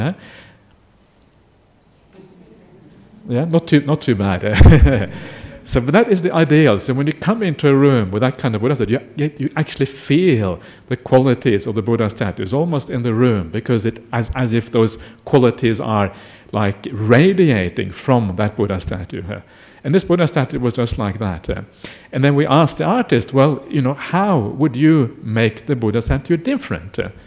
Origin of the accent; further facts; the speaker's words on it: Norway; when I grew up in Norway, religion was like a big no-no.